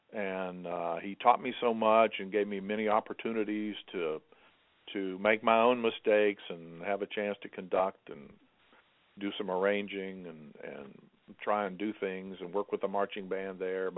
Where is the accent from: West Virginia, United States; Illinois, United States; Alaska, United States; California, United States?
West Virginia, United States; South Charleston; Yes, I grew up there in South Charleston High School in West Virginia